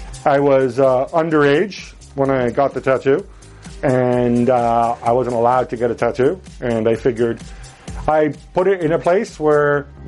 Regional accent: Italy; I am Italian. Both my parents are Italian. I was born in Italy. I spent the first few years of my life in Italy. I do not have any other passport other than Italian.

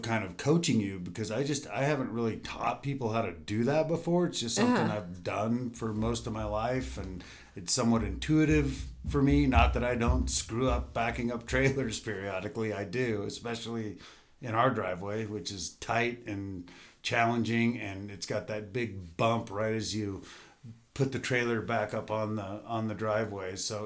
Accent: Bend, Oregon, United States; you know, I grew up in Bend, and I, you know, worked on the Deschutes, and I was down in the Dalles a lot

